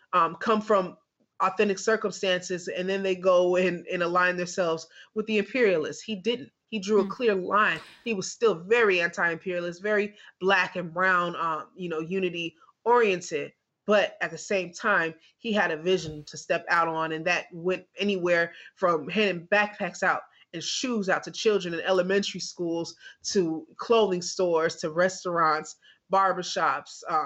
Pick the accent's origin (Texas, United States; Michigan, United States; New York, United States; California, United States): California, United States; East Palo Alto; I come from East Palo Alto, a community that was once the murder capital in the United States, a community that was ridden with drugs and violence.